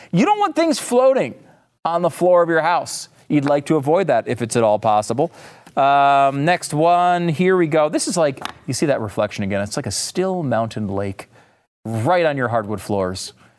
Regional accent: Northeast, United States; now in Texas, United States; I will say, and I have to admit, I'm from the Northeast. If I still lived up there, I would be mocking this relentlessly.

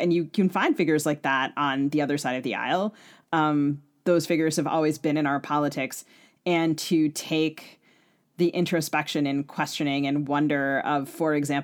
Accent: Maryland, United States; I'm from Maryland, and I love watching him

